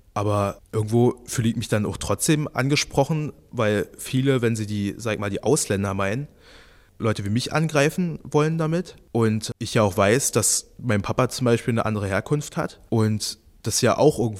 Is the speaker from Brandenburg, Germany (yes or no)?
yes; Fürstenwalde, Brandenburg, Germany; Ob ich dann einfach sage, hier aus Fürstenwalde.